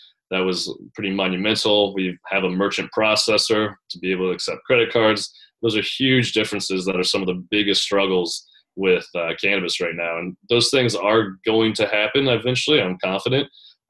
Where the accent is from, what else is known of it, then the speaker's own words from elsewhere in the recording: Michigan, United States; seeing that happen around my hometown and different cities in Michigan